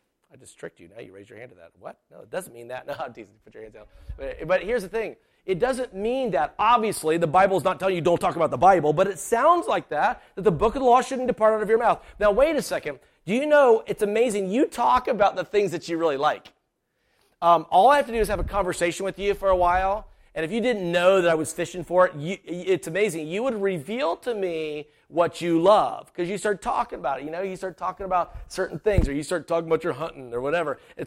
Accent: South Carolina, United States; I'm from South Carolina. South Carolina is a southern state, okay? And we don't get a lot of snow.

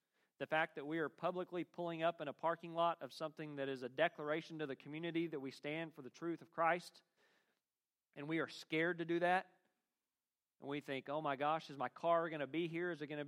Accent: Oklahoma, United States; now in Kentucky, United States; I grew up in Oklahoma, where if you take a 5-minute stroll through the woods, you're going to be spending the next 45 minutes picking ticks off you.

